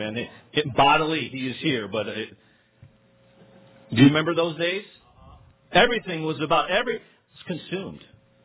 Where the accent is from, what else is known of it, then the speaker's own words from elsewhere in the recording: Midwest, United States; I was from the Midwest. We got Chicago in to our local affiliate there